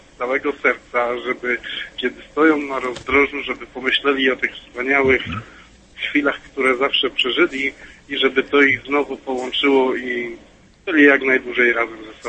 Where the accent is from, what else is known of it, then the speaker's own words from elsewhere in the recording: Katowice, Silesian Voivodeship, Poland; moved away; no ja akurat poznałem swoją żonę 600 kilometrów dalej, bo wyjechałem z Katowic nad morze i tam poznałem moją fantastyczną żonę razem z córką.